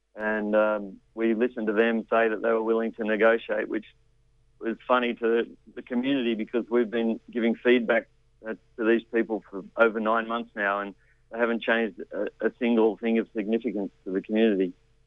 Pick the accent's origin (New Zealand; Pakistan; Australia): Australia; Newcastle, New South Wales; I'm not really a long-term local. I grew up in Newcastle.